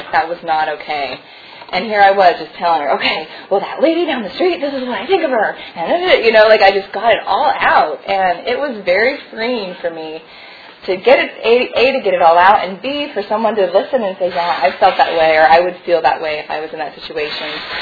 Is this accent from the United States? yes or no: yes; San Diego, California, United States; I'm from San Diego. I went to my first meeting there